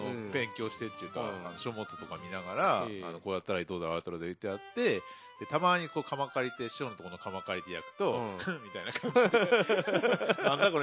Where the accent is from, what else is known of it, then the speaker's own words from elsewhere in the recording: Akita, Japan; まずあの、地元秋田で個人作家さん2年間ついて学んでた